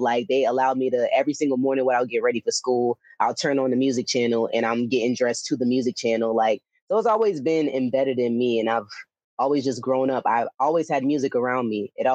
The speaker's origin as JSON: {"language": "English", "country": "Jamaica", "tie": "born there", "said": "So my mother and my father are Jamaican immigrants, and I'm also Jamaican as well. I was born in Jamaica"}